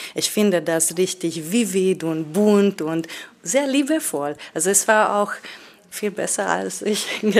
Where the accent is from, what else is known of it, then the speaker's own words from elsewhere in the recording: Hungary; German is a second language; moved away; ich komme ursprünglich aus Ungarn und in den letzten mehreren Jahren zirkuliere ich meistens zwischen deutschsprachigen Ländern.